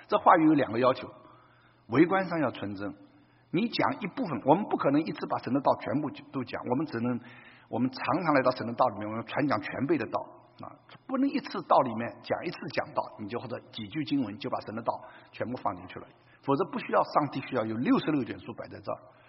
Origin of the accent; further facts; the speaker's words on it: China; 尤其我从大陆来的